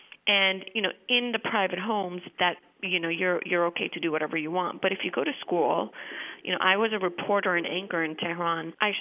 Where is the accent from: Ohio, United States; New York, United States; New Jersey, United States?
New York, United States; Brooklyn; I grew up in Brooklyn, and I saw everything with, pizzas and egg rolls living in Brooklyn, and I grew up in a Jewish-Italian neighborhood.